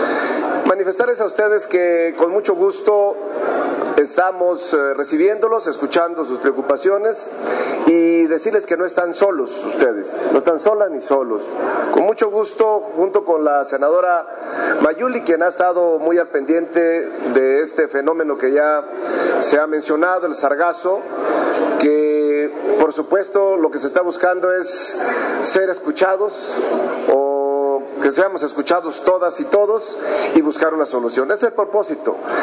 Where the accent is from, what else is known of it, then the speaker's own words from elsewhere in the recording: Mexico; donde nos ha puesto muy en alto como mexicanos en todas las partes del mundo.